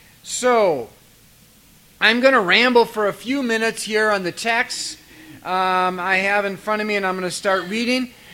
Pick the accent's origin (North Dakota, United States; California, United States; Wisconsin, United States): Wisconsin, United States; Wausau; A little bit about myself. I grew up in Wausau, Wisconsin.